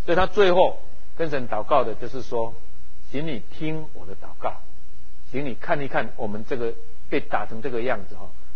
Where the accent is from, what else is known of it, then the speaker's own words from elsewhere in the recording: Taiwan; 一般我们台湾人、东方人比较在意是现